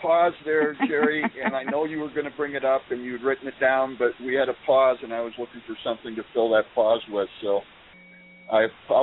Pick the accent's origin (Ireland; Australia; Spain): Australia; I am an Australian person.